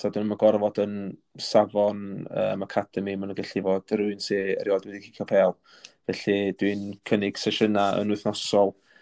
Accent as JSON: {"language": "Welsh", "town": "Caernarfon", "region": "Wales", "country": "United Kingdom", "lives_now": "Groeslon, United Kingdom", "said": "Dwi'n dod o Gynarfon yn wreiddiol a bellach yn byw jyst tu allan i Gynarfon yn Groeslon."}